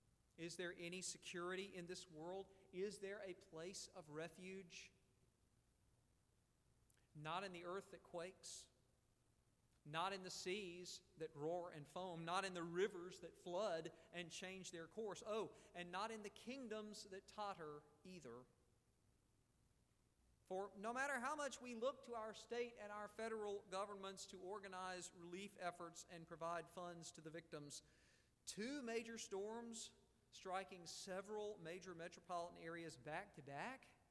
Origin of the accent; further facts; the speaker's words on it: Valdosta, Georgia, United States; even my hometown of Valdosta, all the way up in Georgia, is expecting hurricane force winds